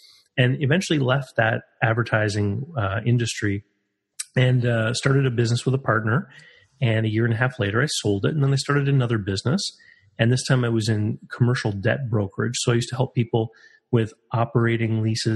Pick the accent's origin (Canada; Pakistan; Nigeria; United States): Canada; And because I'm Canadian, of course, I also had a snowblower business where I would clean driveways in the wintertime and mow a few lawns.